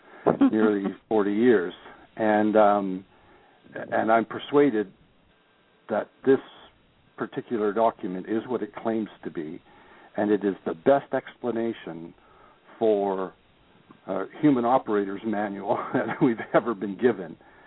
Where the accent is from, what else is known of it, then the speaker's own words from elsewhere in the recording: Ireland; my father always told me that I was born with the gift of the gab because we're Irish